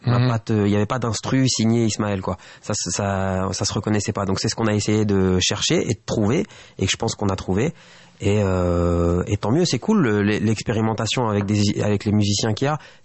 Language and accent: French; Lille, Hauts-de-France, France; Je viens de Lille, donc tu vois, c'est vite fait.